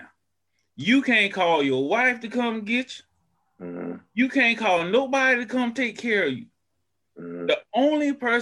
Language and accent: English; Prosperity, South Carolina, United States; Prosperity, Newberry, South Carolina, born and raised. Never been to California in my life.